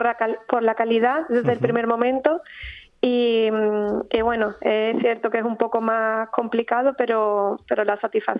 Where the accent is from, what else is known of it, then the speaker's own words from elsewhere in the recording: Écija, Andalusia, Spain; somos de Écija aquí, y bueno, en Écija y Sevilla trabajamos también con el sector restauración